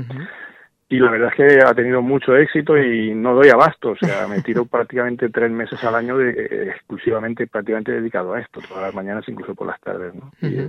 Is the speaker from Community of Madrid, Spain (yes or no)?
no; Aspe, Valencian Community, Spain; como yo soy de Aspe y tal, y eso es casi casi lo mejor, ¿no?